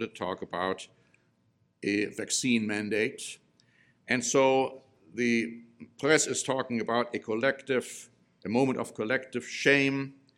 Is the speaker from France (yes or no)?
no; Germany; I grew up in Germany, and it has always been an anti-American climate over there. It has always been a pro-Russian climate over there